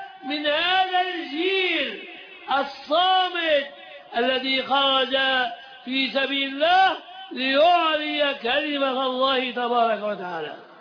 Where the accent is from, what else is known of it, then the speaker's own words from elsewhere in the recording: Egypt; أنا مصري وأعتز الآن بمصريتي